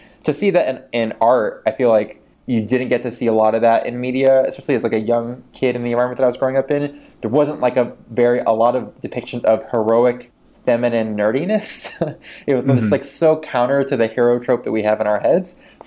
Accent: Miami, Florida, United States; But to answer your question, I grew up in Miami.

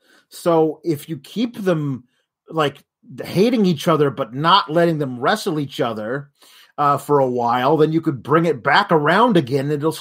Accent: Eugene, Oregon, United States; What, my hometown? I lived in the boonies outside of Eugene, Oregon, but they shot it on the campus of University of Oregon.

